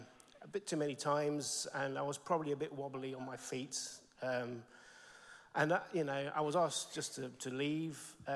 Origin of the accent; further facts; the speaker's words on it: Peru; I was brought up in Peru, and I was baptized as a baby